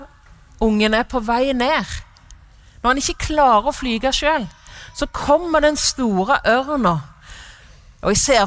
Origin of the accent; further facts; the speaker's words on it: Varhaug, Rogaland, Norway; born there; Jeg er født på Varhaug, så jeg har greia på vind.